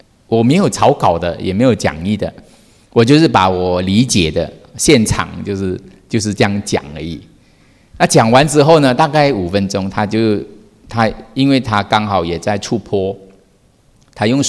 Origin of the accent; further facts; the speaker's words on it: Sabah, Malaysia; 就是我家乡啊，沙巴的家乡。